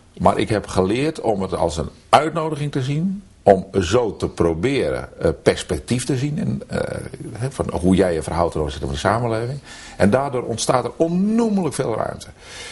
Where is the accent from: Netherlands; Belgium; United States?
Netherlands; en dat vinden wij als Nederlanders ongelooflijk moeilijk